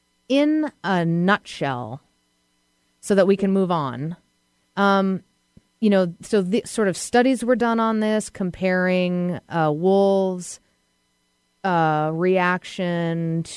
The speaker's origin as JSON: {"language": "English", "region": "New England", "country": "United States", "said": "I'm from New England, so definitely check that out."}